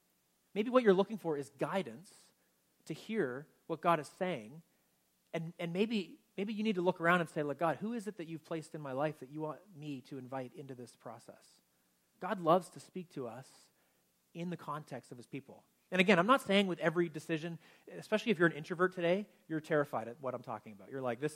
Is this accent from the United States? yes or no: no; the Maritimes, Canada; Like, we're from the Maritimes, right?